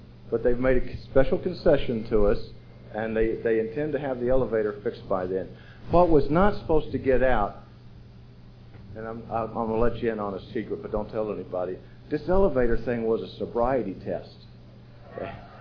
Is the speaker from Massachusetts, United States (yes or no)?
no; Texas, United States; now in New York, United States; I'm an alcoholic from Texas. I'm all right. And I happen to live in New York now